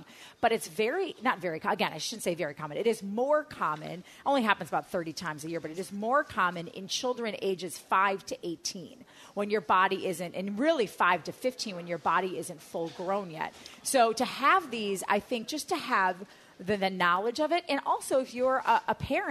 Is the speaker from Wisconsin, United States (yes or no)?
yes; Wisconsin, United States; I'm from Wisconsin.